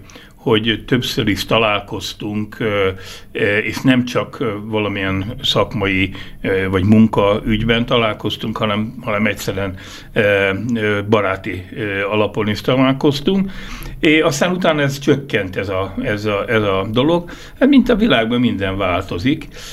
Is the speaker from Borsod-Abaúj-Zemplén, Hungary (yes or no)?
no; Budapest, Hungary; én ugye budapesti vagyok, és Budapesten végig csináltam a szakmát